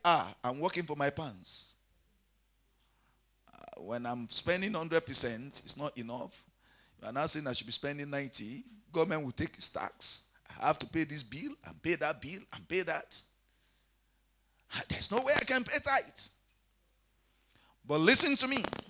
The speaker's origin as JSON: {"language": "English", "country": "Nigeria", "said": "I'm from Nigeria."}